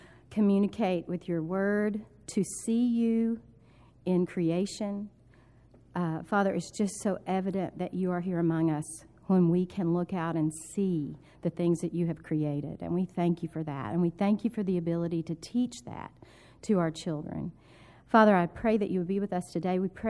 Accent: Georgetown, Texas, United States; We are from Georgetown, Texas, teach at Grace Academy there in Georgetown.

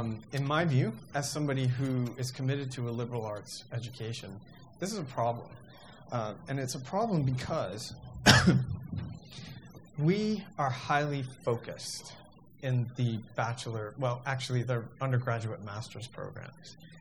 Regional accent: United States; now in United Kingdom; you can probably tell from my lack of accent that I come from the US, I'm not British.

